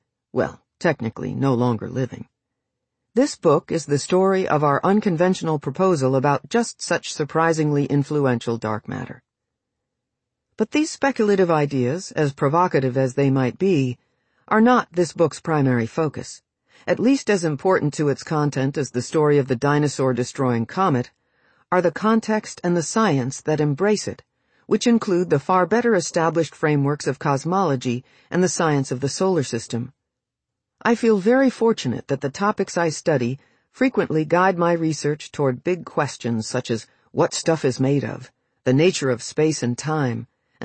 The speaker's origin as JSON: {"language": "English", "town": "Queens", "region": "New York", "country": "United States", "tie": "born or raised there", "said": "Growing up in Queens, I saw the impressive buildings of New York City, but not so much of nature."}